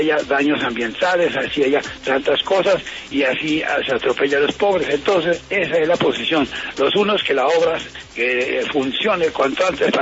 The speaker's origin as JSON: {"language": "Spanish", "town": "Garzón", "region": "Huila", "country": "Colombia", "said": "Mire, mi opinión, yo soy huilense, nacido en Garzón, una de las poblaciones que ha sufrido"}